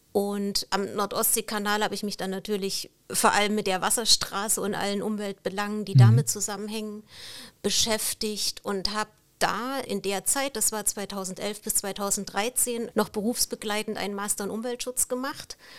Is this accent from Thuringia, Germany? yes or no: yes; Thuringia, Germany; moved away as an adult; also born or lived in Dresden; now in Bordesholm, Germany; also ich bin ganz ursprünglich, bin ich gebürtige Thüringerin und ich habe da auch sehr, sehr lange gelebt, also sogar bis in meine 30er.